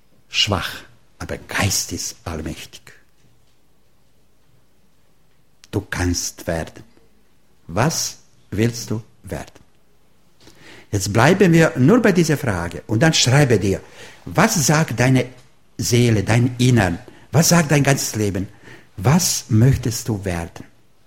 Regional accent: Croatia; German is a second language; now in Germany; Ich weiß ja, in Deutschland muss man alles leisten. Leisten, leisten. Bei uns in Kroatien glauben. Wir haben auch Krieg gewonnen, nur durch den Glauben.

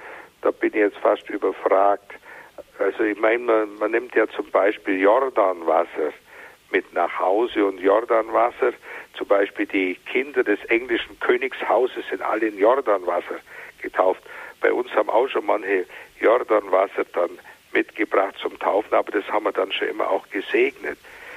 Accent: Bavaria, Germany; ich komme aus dem Ries und bei uns war ein Wallfahrtsort und ist heute natürlich noch ein Wallfahrtsort

